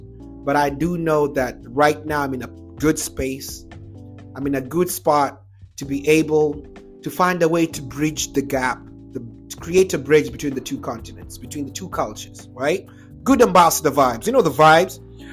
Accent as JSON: {"language": "English", "country": "Kenya", "tie": "born or raised there", "said": "in Kenya, my home country."}